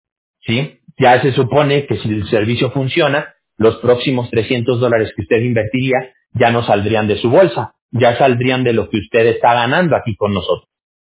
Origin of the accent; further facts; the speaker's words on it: Mexico; yo también soy mexicano.